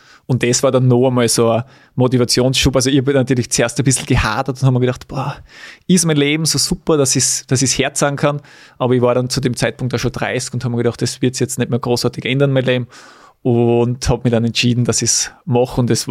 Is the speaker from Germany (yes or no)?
no; Weiz, Styria, Austria; Wir waren zum Beispiel in Weiz, in meiner Heimat